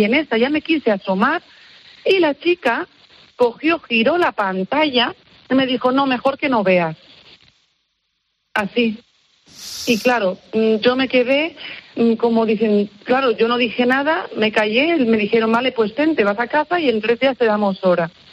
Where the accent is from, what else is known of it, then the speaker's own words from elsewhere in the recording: Barcelona, Catalonia, Spain; born there; me fui a uno de los hospitales de referencia de Barcelona, uno privado, donde yo nací